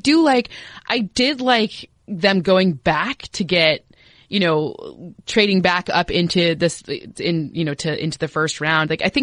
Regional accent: East Lansing, Michigan, United States; my fun fact about Pat Shurmur is that I'm from East Lansing, Michigan

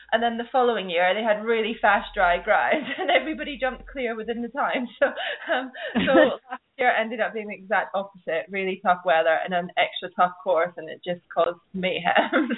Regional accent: United Kingdom; in my home country. And then we have like Suffolk Punchies and various other heavy horses.

